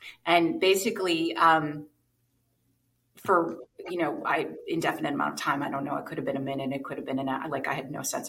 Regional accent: New Jersey, United States; Most of my extended family lived further away out in Pennsylvania, and I grew up in New Jersey.

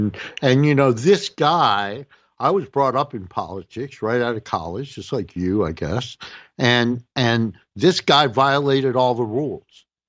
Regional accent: New Jersey, United States; some politician from my home state of New Jersey

